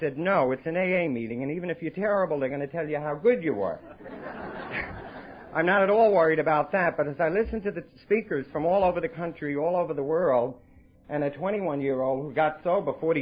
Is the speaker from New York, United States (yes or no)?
yes; New York, United States; born there; not that I was born in New York and that I got sober in New York, but that I'm still sober in New York.